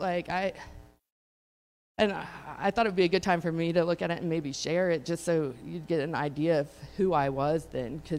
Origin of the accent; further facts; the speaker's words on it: Solomon, United States; I grew up in Solomon